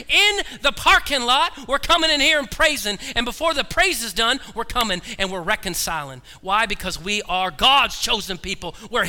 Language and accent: English; Oregon, United States; I grew up in Oregon. There's only one other person in here that probably grew up in Oregon.